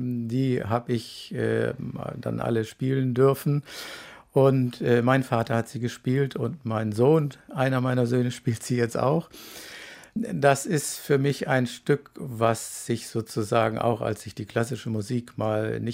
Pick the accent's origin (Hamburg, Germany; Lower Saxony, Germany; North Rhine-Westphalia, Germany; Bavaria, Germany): Hamburg, Germany; Und das Wort Gezeiten lag mir als Hamburger schon nahe.